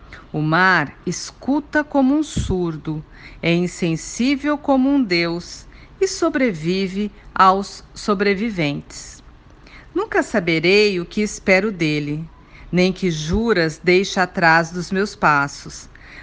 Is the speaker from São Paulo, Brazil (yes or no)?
yes; Santos, São Paulo, Brazil; eu sou da cidade de Santos, no litoral de São Paulo, e lembrei de você.